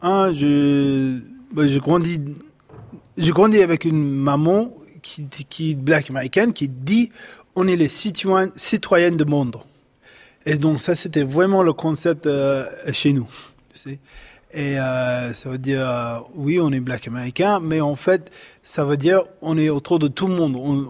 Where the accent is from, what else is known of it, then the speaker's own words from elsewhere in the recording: United States; accent: American; French is a second language; now in France; long je reste en France, c'est plus distant que mon identité américaine, spécialement quand je garde mon accent, quand j'ai gardé. C'est pas exprès.